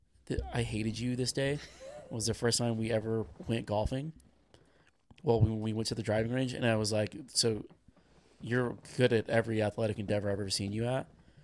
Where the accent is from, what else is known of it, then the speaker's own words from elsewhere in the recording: United States; the idea that we like allocate all this land to playing a sport is insane as an American.